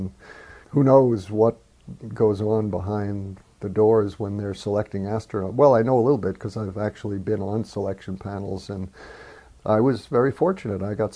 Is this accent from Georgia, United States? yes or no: no; New York City, New York, United States; Well, I grew up in New York City in the suburbs of New York, and my dad used to take me pretty regularly to the planetarium.